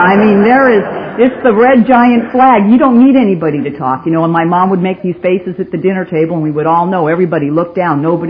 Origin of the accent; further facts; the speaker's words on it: California, United States; Even though I came from California and it was really warm and it's really cold here, I still wore my really cute California little sandals last night